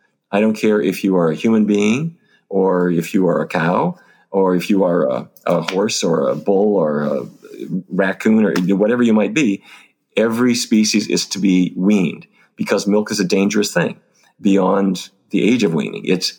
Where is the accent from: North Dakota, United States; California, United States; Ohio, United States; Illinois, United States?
North Dakota, United States; now in Washington, United States; I have to say, I grew up in North Dakota, and the diet there consisted of roast beef, baked potatoes, and corn just about every single day.